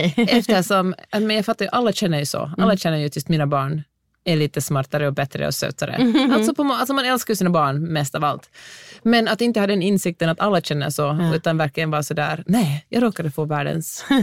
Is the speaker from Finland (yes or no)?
yes; Helsinki, Uusimaa, Finland; och jag kommer från Helsingfors